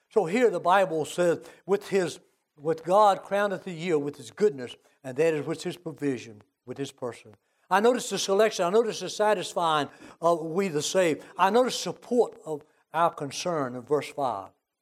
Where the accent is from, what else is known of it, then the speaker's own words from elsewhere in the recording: United States; And I cannot believe, and I'm an American person. I love my flag.